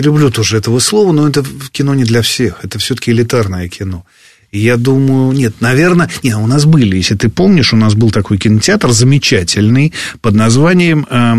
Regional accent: Tashkent, Tashkent Region, Uzbekistan; «Зеркало» смотрел в Ташкенте у себя на родине

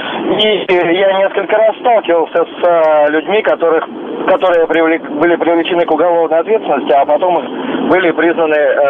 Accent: Moscow, Russia; Нет, я сам из Москвы

